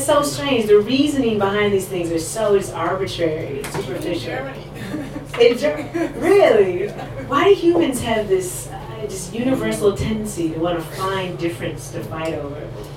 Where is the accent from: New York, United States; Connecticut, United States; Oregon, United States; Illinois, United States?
Illinois, United States; Chicago; now in Dublin, Ireland; I hail from Chi-Town, the Windy City.